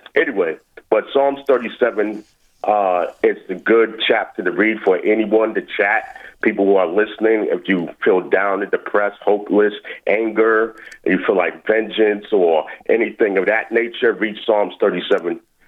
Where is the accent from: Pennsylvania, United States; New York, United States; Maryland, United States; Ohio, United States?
New York, United States; also born or lived in Bloomfield, New Jersey; I'm from New York, but I lived in Jersey, Bloomfield.